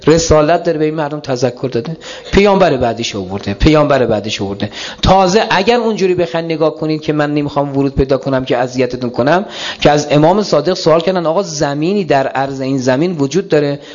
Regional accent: Isfahan, Iran; من خودم تو همین اصفهان که بچه اصفهان هستیم و اصفهان رو چرخیدیم،

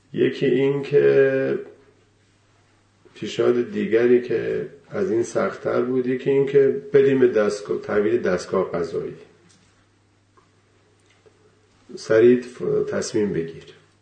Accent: Iran; گفتم والا اینقدرش ما ایرانی هستیم و من درسم تموم شده، میخوایم بریم و به این خاطره

